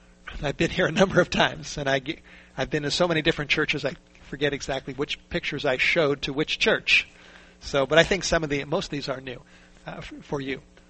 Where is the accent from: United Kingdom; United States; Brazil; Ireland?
United States; North Hollywood, California; Growing up in the Hollywood Hills, growing up in the North Hollywood area, and not growing up in a Christian home.